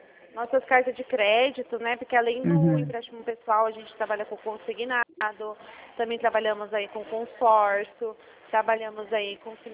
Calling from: São Paulo, Brazil; Eu falo de São Paulo.

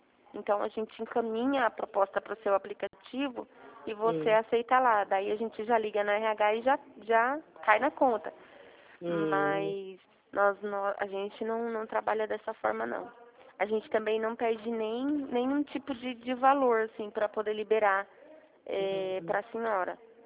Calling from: Campinas, São Paulo, Brazil; Da cidade de Campinas a gente tá.

